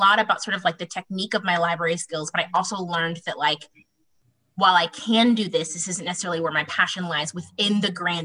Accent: Groton, United States; also born or lived in Oakland; like I spent most of my time growing up in Groton, but I'm from Oakland. So I went back there a lot.

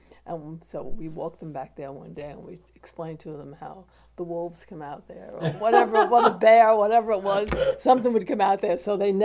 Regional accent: New York City, New York, United States; Well, in the neighborhood I grew up in Upper Manhattan, everybody knew everybody.

